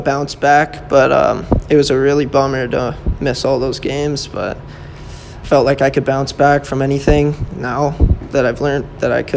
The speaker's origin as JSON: {"language": "English", "town": "Airdrie", "region": "Alberta", "country": "Canada", "said": "I'm 18 from Airdrie, Alberta."}